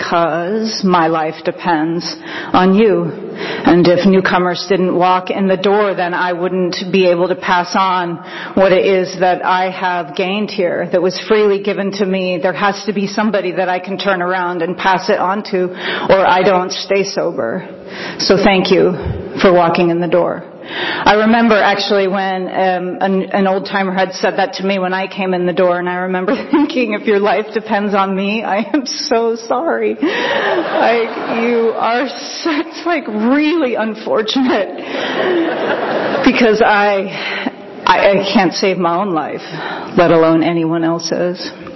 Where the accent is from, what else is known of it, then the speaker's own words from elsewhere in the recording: San Francisco, California, United States; I am from San Francisco, so this is all new to me.